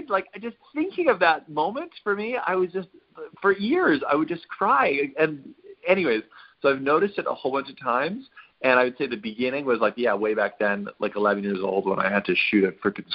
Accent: Western Canada, Canada; I grew up in Western Canada, right. So there's lots of room for shooting stuff.

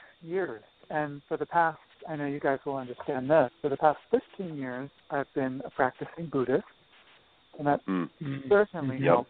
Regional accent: Pennsylvania, United States; Farm in Pennsylvania was at the same time incredibly isolating and stigmatizing to grow up.

